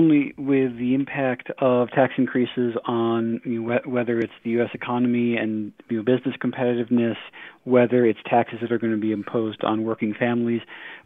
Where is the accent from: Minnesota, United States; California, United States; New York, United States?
New York, United States; So I grew up in New York State, the New York State Thruway System.